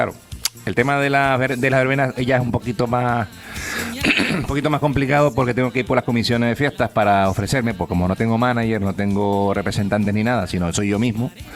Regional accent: Santa Úrsula, Canary Islands, Spain; en mi pueblo, por lo menos, lo que es el ayuntamiento

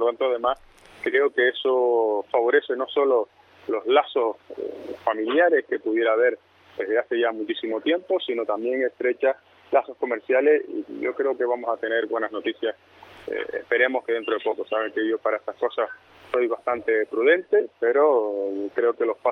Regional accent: Spain; Quizá nosotros deberíamos aprender algo también como españoles

